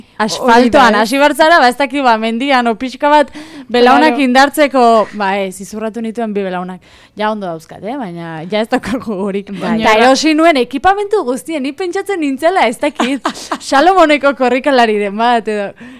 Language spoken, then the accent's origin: Basque; Berastegi, Basque Country, Spain; nire herriko berastegiko herri